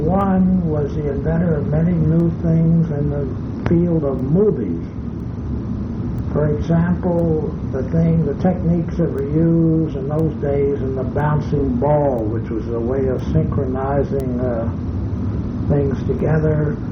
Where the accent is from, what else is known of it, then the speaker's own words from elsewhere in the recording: Chattanooga, Tennessee, United States; born there; and then married my father in Chattanooga, Tennessee, and I was born in Chattanooga in 1912.